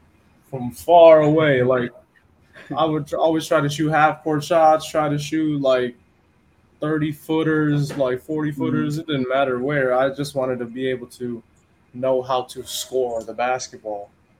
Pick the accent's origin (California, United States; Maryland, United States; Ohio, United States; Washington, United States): California, United States; My dad's Nigerian and then my mom is Filipino, but then I grew up in California, that's where my American blood comes from.